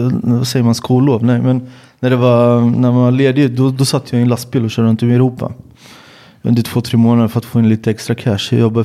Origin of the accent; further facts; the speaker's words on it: Sweden; För att jag är ju uppvuxen i Sverige, jag har ju en svensk akademisk bakgrund, jag tänker som en svensk.